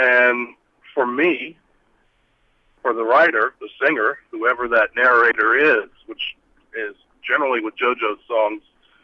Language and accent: English; New York City, New York, United States; also born or lived in Nashville / New Orleans; growing up in New York City and living in Nashville and spending time and living in New Orleans